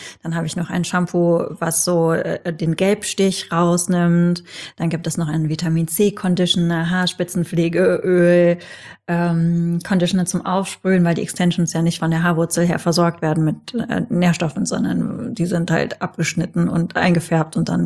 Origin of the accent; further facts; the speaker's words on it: North Rhine-Westphalia, Germany; ich bin in der Nähe von Holland aufgewachsen.